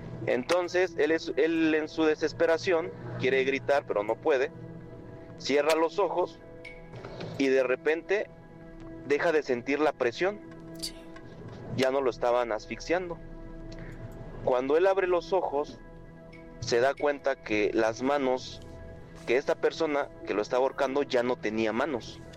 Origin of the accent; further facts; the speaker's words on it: Mexico City, Mexico; now in Puebla, Mexico; Soy originario de la Ciudad de México, pero radico en la ciudad de Puebla.